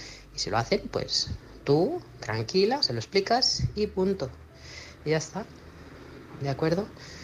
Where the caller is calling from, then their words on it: Manresa, Catalonia, Spain; corresponsal de Manresa, Barcelona.